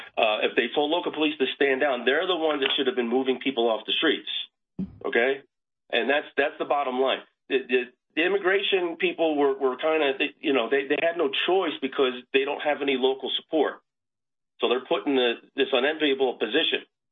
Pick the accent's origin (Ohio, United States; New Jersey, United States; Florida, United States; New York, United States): New Jersey, United States; also born or lived in Minneapolis; I'm from Minneapolis. I was born there. I grew up in New Jersey, but we always had strong connections with the area.